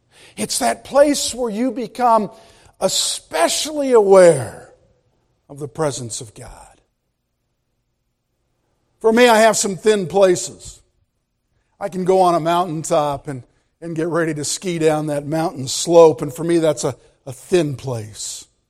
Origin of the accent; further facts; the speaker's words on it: California, United States; That's what when I grew up in California on the beach.